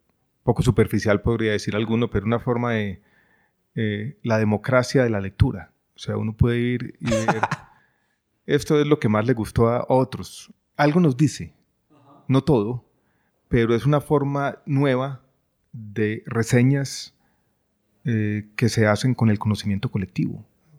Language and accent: Spanish; Medellín, Antioquia, Colombia; born or raised there; also born or lived in Chile